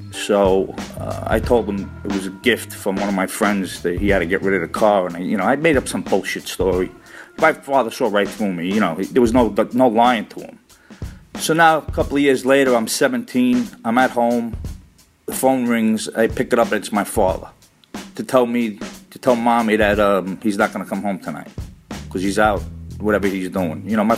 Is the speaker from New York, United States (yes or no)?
yes; Brooklyn, New York, United States; I'm Italian American, growing up in Brooklyn, Bensonhurst, and there's a very fine line between what you want to be in life when you're young.